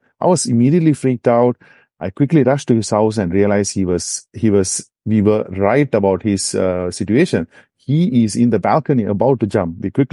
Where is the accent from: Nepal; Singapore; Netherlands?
Singapore; now in San Francisco, United States; I was originally from Singapore